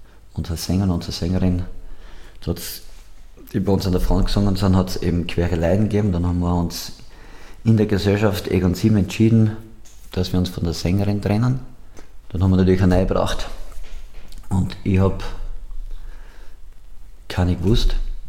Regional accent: St. Peter im Sulmtal, Styria, Austria; Und ich bin ja aus St. Peter im Sulmtal, also das ist meine Heimat, das ist quasi die Nachbarortschaft

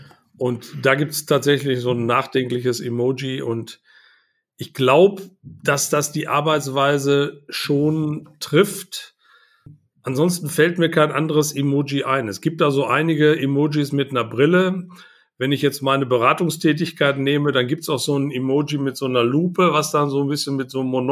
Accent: North Rhine-Westphalia, Germany

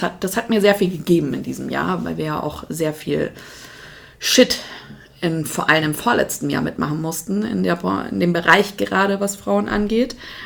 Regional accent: Munich, Bavaria, Germany; born there; Ich bin München geboren.

